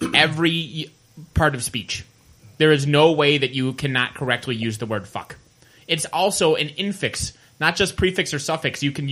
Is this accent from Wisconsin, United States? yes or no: yes; Milwaukee, Wisconsin, United States; born there; now in Madison, United States; I was born in a very, very bad part of Milwaukee.